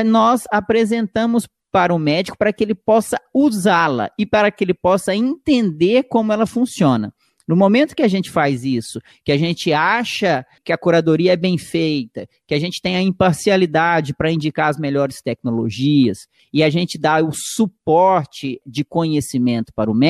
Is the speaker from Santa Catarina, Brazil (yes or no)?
no; Minas Gerais, Brazil; now in São Paulo, Brazil; Eu sou mineiro, fiz faculdade na Federal de Minas, na UFMG, e depois fiz residência lá em Belo Horizonte, no Hospital das Clínicas da UFMG, vim para São Paulo em 2011